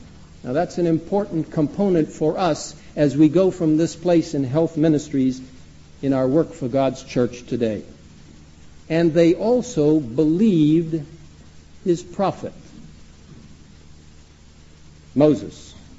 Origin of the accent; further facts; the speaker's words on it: Egypt; Now I grew up in Egypt, and I know about the desert, and I love the desert.